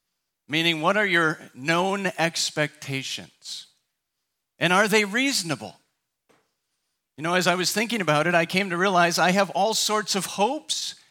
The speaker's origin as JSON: {"language": "English", "region": "Wisconsin", "country": "United States", "tie": "born or raised there", "lives_now": "Vermont, United States", "said": "I grew up in Wisconsin. After college, I moved to Vermont. I'm used to having lots and lots of snow during the winter"}